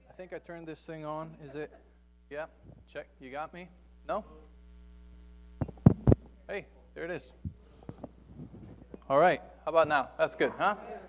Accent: Mexico City, Mexico; Because I'm from Mexico City originally, if you didn't know that, I am fully Mexican.

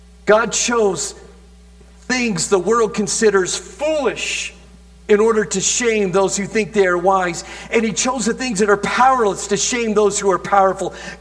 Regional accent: Williamson Valley, Arizona, United States; Growing up in Williamson Valley

